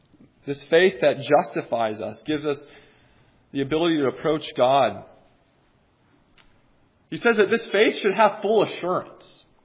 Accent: Minnesota, United States; I grew up in Minnesota, as I alluded to before, the land of 10,000 lakes.

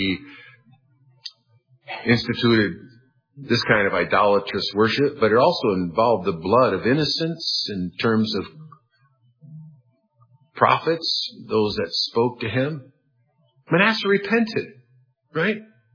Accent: United States; Maybe it's because I'm an American, but I was disappointed at the outcome of the elections this past week

